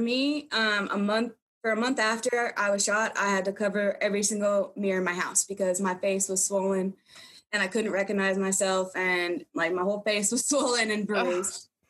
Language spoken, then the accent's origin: English; Alaska, United States; also born or lived in Japan; I left Japan 3 months earlier to go home to my home state to attend college as a freshman year. And then 2 months after I arrived in Alaska, I was shot.